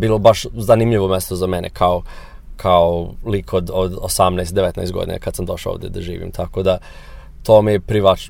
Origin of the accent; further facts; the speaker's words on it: United States; first language English; Serbian is a second language; now in Serbia; Mislim, čale mi je iz Amerike, nisam ni dugo živeo u Americi, ali pričam engleski, to mi je ovaj materni jezik i ljudi me ovde gledaju kao Amerikanac.